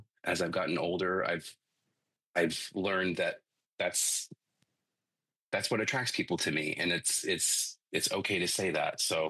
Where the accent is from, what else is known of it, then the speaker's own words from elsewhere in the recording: Norway, Maine, United States; Yeah, I grew up in Western Maine in a very small town called Norway.